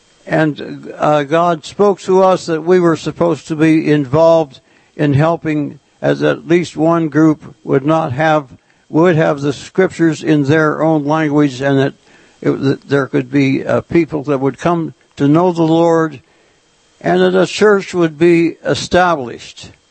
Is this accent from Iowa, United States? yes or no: no; Portland, Oregon, United States; born there; I was born in Portland, Oregon